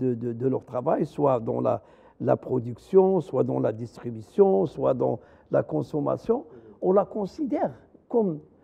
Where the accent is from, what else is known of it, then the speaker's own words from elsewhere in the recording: Morocco; Chez nous, au Maroc, il y a des entreprises sociales